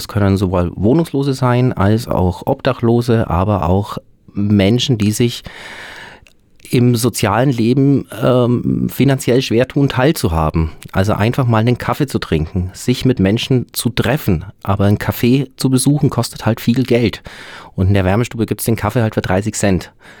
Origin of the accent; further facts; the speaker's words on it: Bavaria, Germany; born there; now in Würzburg, Germany; Gebürtig bin ich aus der Nähe von Augsburg und bin aber jetzt seit über 20 Jahren hier in Würzburg und im Umkreis, wo ich jetzt lebe.